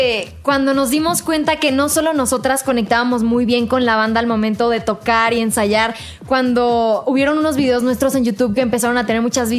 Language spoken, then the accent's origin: Spanish; Querétaro, Mexico; Y todas somos de Querétaro.